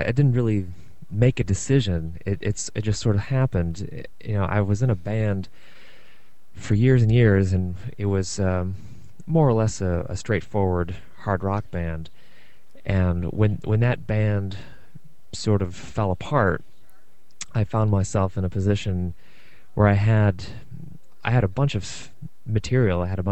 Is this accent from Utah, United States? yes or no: no; Athens, Ohio, United States; I was riding my bicycle in my hometown in Athens, Ohio